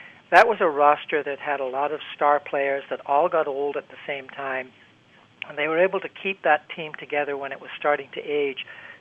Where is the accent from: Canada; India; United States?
Canada; As a Canadian, I want to see them stay.